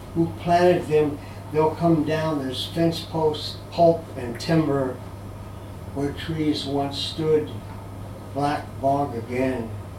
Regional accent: Oregon, United States; moved away; which comes exactly from where I'm from Oregon.

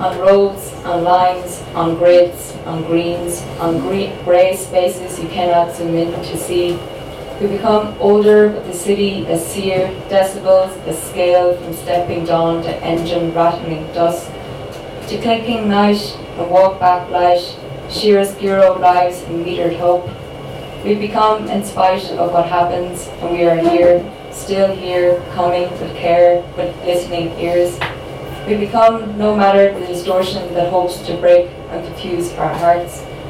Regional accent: Sligo, Connacht, Ireland; now in Galway, Ireland; I'm from Sligo, as is Trevor. So it is a Sligo invasion, I suppose, for evening. And I live in Galway.

